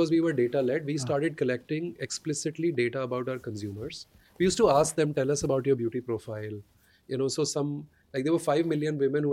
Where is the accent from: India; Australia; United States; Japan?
India; Faridabad, Haryana; English is a second language; So I grew up in Faridabad.